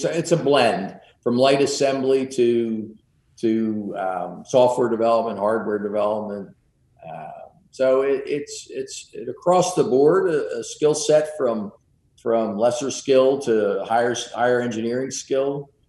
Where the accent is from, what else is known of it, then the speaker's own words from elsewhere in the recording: Jersey City, New Jersey, United States; and I'm a kid from Jersey City, right? So you go, wow, those those Eastern Kentuckians, they're not going to like your funny accent. I didn't even know I had an accent.